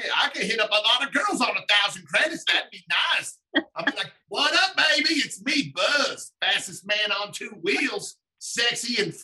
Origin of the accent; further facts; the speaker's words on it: Alabama, United States; We are from Alabama. I'm from Alabama. I don't know if you could tell. But he stayed in California. I stayed in Alabama so I could race motocross.